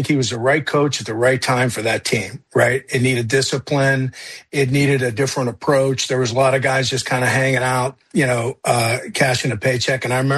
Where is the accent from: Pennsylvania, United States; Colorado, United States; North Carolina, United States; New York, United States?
Pennsylvania, United States; Conway; Mike Dick is from Aliquippa, right across from where I grew up in Conway.